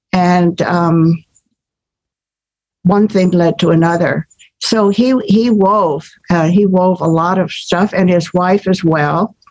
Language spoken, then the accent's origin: English; Ohio, United States; also born or lived in San Francisco; I did 4-H as a kid. I grew up in Ohio, and then I taught home ec in San Francisco.